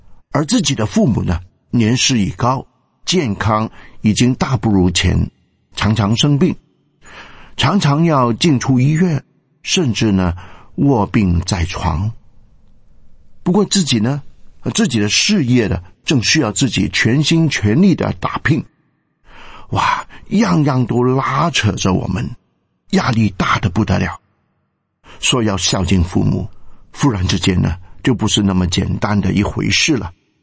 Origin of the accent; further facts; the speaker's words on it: China; 我们中国人有话说，百行孝为先，谁敢说不要爱父母啊？